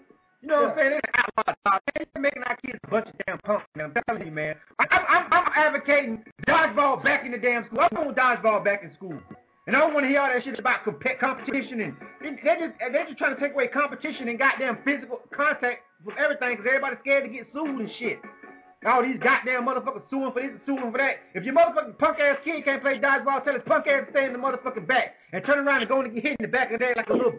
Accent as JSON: {"language": "English", "town": "Panama City", "region": "Florida", "country": "United States", "tie": "born or raised there", "said": "I'm from a small town. I'm from Panama City, Florida."}